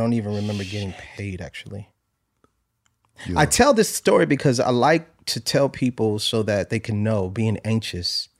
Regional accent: New Haven, Connecticut, United States; I'm from New Haven, Connecticut.

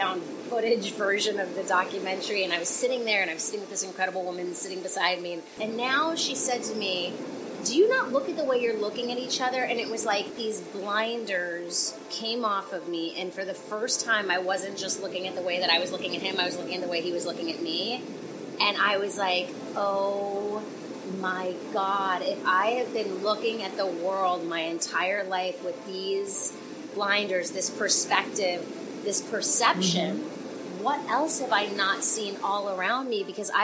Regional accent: Hollywood, California, United States; also born or lived in New York; I think I'm the only one in the room that documented my entire teen years growing up in Hollywood and New York

